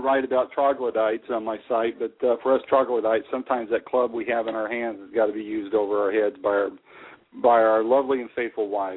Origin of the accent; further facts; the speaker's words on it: Phoenix, Arizona, United States; I grew up in the Phoenix area, graduated from Moon Valley in 1977.